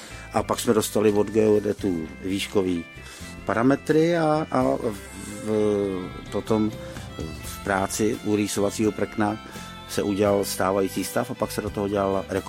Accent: Prague, Czechia; i když jsem vyrůstal na Žižkově

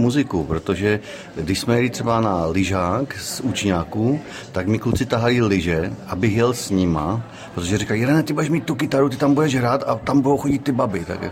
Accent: České Budějovice, South Bohemian Region, Czechia; also born or lived in Frýdek-Místek; No dodnes se mě všichni ptají, jako odkud jsem, protože já říkám, že jsem z Českých Budějovic. A to se jim nezdá. No a samozřejmě v Místku potom taky se mě ptají, odkud jsem, a já už vlastně ani nevím, odkud jsem.

